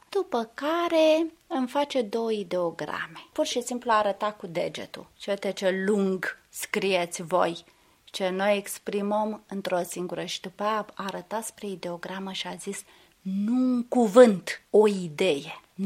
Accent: Romania; Eu sunt româncă, am adus un pic de latinitate, un pic de culoare.

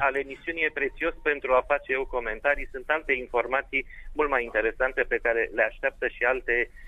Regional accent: Craiova, Dolj, Romania; Vă sunt din Craiova

